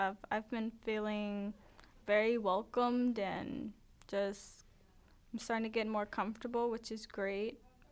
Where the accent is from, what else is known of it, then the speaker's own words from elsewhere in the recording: Maryland, United States; I come from Maryland, which is a couple hours away.